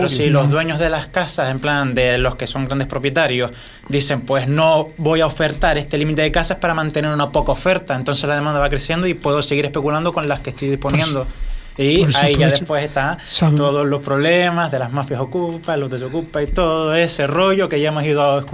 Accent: Gran Tarajal, Canary Islands, Spain; También miré en mi pueblo, en Gran Tarajal, directamente no había.

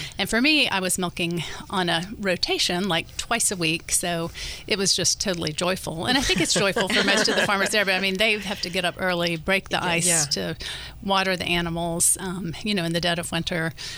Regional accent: Southern United States, United States; So I'm from the South, and previous to moving to Sonoma County, I was living in an intentional farming community in western North Carolina, outside of Asheville.

